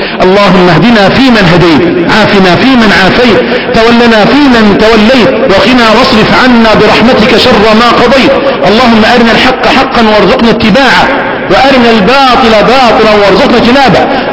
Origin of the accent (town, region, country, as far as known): Egypt